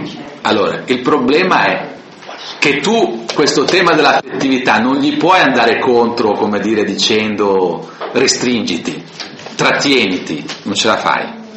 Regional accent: Lombardy, Italy; E se da lombardo poi andare da un'altra parte, sarei da un'altra parte con l'orgoglio e anche la caratteristica dell'essere lombardo.

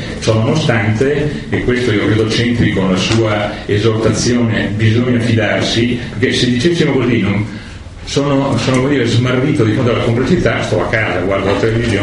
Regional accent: New Zealand; sono di Nuova Zelanda.

